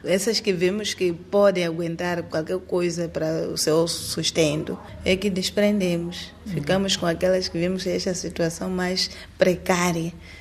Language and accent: Portuguese; Chibuto, Gaza, Mozambique; Eu nem sou natural daqui, sou de Chibuto. Vim simplesmente só para estar a trabalhar com a Reencontro.